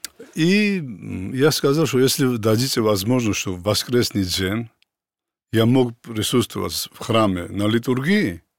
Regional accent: Georgia; Russian is a second language; так грузины просто народ такой, да, талантливый

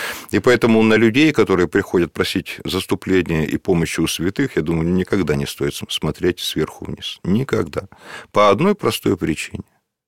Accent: Russia; Вот ледоход, да, большая река, вот я вырос на Ангаре.

